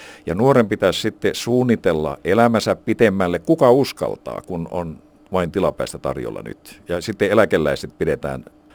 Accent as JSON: {"language": "Finnish", "town": "Alajärvi", "region": "South Ostrobothnia", "country": "Finland", "said": "kun mä oon Alajärveltä kotoisin, niin mä todella harrastin ruotsia siellä ja se on todella hyvä."}